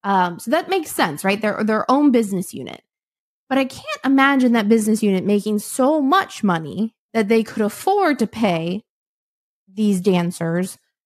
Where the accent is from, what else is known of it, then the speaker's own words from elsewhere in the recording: Virginia, United States; Well, I mean, we're from Virginia